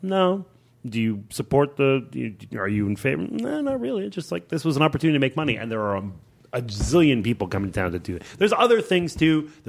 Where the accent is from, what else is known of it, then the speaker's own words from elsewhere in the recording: Canada; I don't think I quite said that because I'm Canadian.